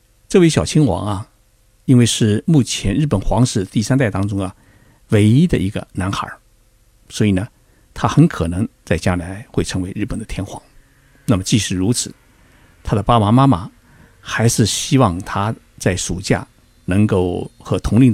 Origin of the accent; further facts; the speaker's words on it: Zhejiang, China; 我老家在浙江